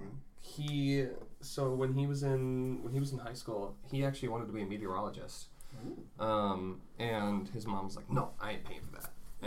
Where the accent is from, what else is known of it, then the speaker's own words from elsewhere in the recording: Minnesota, United States; also born or lived in Fort Benning, Georgia; Yeah, I was born in Fort Benning, Georgia. We lived there for a little bit, and then we moved back to Minnesota